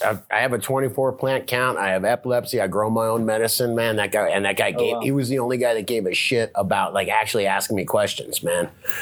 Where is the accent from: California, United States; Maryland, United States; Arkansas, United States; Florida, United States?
Florida, United States; I know I'm from Florida, man.